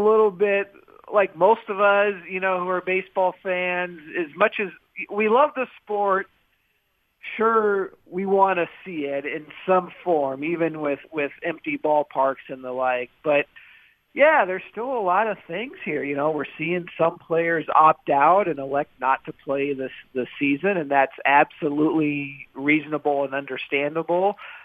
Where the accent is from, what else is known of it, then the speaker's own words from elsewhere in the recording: Seattle, Washington, United States; John Olerud, I'm from Seattle. I actually saw him play in high school.